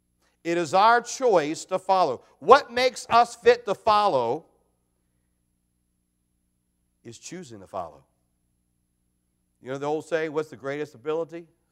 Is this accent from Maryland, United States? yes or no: yes; Maryland, United States; from Carroll County, Maryland.